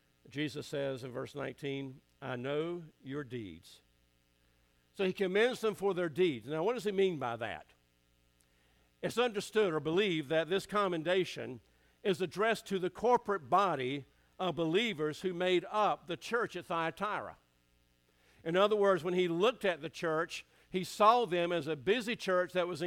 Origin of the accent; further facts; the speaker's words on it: Scotland Neck, North Carolina, United States; I remember when I was a kid and growing up in Scotland Neck